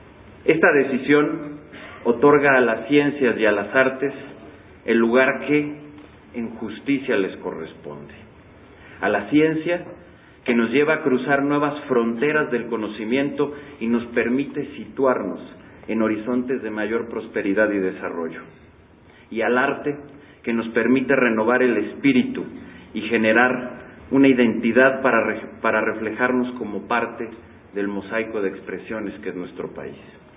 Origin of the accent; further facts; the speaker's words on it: Mexico; lo que queremos formar como mexicanos